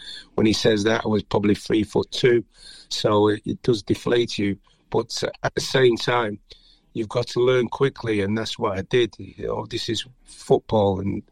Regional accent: Manchester, North West England, United Kingdom; I was born in Manchester and living in West Side, as we would say, is called a bit of a ghetto.

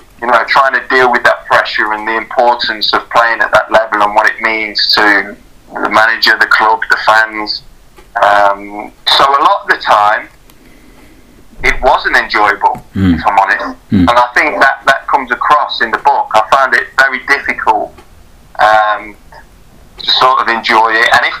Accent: Leicester, East Midlands, United Kingdom; being a Leicester lad, obviously I was born in Leicester. But being a Leicester lad and going to that stadium since I was 5 or 6 years old, growing up

